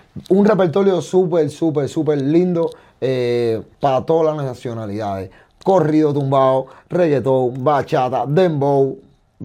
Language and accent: Spanish; Cuba; Súper que increíble porque yo vengo de Cuba. Yo vengo de Cuba y donde no hay nada, ¿sabes?